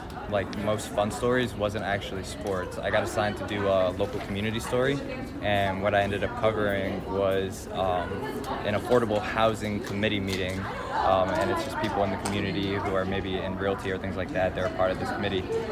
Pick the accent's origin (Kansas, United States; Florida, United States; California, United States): Florida, United States; I'm the sports editor for Florida Atlantic University, and I'm from Broward County, Florida.